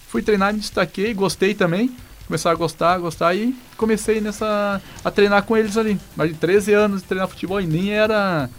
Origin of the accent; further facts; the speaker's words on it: Porto União, Santa Catarina, Brazil; eu nasci aqui no São Cristóvão, ali que União da Vitória mesmo, sou natural de Porto União, na verdade, né? Só passo o trilho ali, mas sempre falei que eu era de União da Vitória. Então eu sou ali debaixo de São Cristóvão.